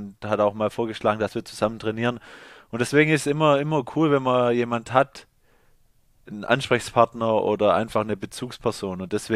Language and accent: German; Dettingen an der Erms, Baden-Württemberg, Germany; er wohnt jetzt in Dettingen-Ermst, da wo ich herkomme